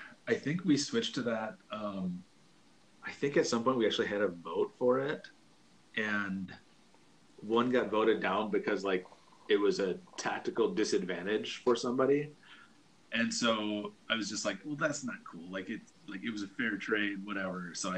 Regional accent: Redwood Falls, Minnesota, United States; Well, most of the league knows me either from growing up in Redwood Falls or going to college at Buena Vista University.

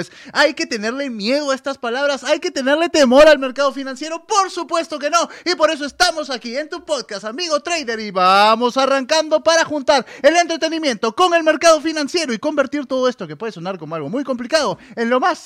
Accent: Peru; como siempre acompañándolos, vengo desde Perú

